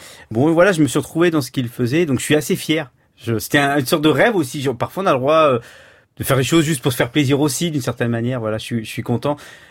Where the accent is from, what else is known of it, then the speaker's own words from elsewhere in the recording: Andhra Pradesh, India; chez moi, mon père comprenait l'hindi et aussi le télégou, puisque nous on vient d'Andhra Pradesh